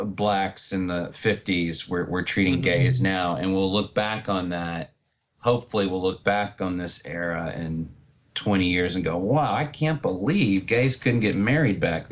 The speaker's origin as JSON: {"language": "English", "region": "Arkansas", "country": "United States", "said": "I am from Arkansas, and I've always been a huge fan of the Arkansas Razorbacks."}